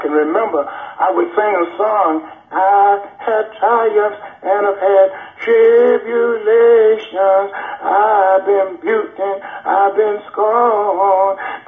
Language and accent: English; Apopka, Florida, United States; also born or lived in Fort Lauderdale; I was born in Fort Lauderdale, Florida.